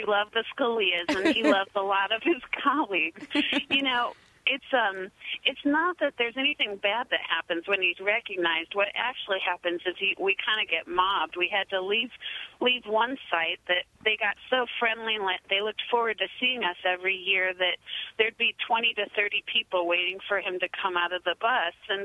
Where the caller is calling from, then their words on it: New York, United States; We're in upstate New York.